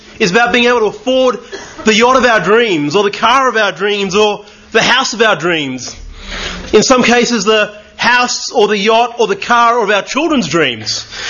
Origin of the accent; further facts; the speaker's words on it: Brisbane, Queensland, Australia; also born or lived in Papua New Guinea; I bring you greetings from Brisbane. I guess just a bit about myself. I was born in Papua New Guinea, and I think I was probably about 15 months old when we first moved down to Brisbane.